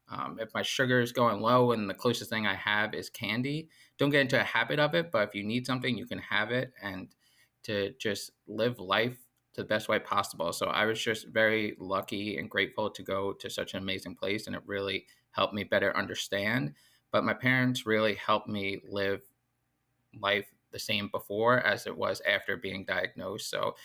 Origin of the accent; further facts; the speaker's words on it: Long Island, New York, United States; I am 34 years old. I am born and raised on Long Island.